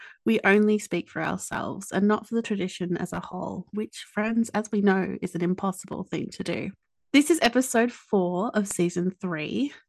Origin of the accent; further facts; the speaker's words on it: Australia; accent: Australian; I'm going to really try to watch my lazy Australian accent.